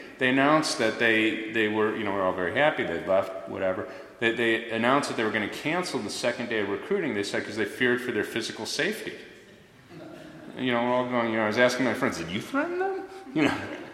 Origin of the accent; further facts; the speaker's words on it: Chicago, Illinois, United States; I grew up in Chicago